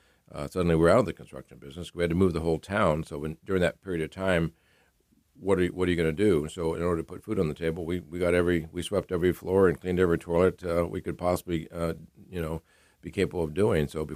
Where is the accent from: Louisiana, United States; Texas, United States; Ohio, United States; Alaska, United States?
Alaska, United States; Valdez; I went back to my hometown of Valdez and working on the oil pipeline